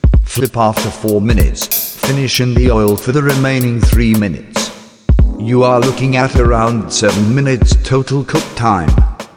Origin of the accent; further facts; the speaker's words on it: United Kingdom; I'm British, and I'd figured this would be the best use of 6 minutes